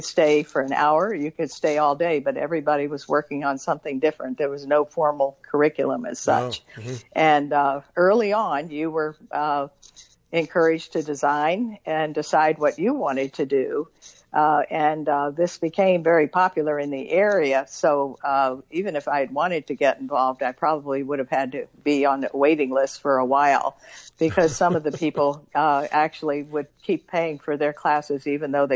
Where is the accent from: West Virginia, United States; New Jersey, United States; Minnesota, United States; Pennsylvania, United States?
West Virginia, United States; And my home state of West Virginia is where Krynek, started in Parkersburg.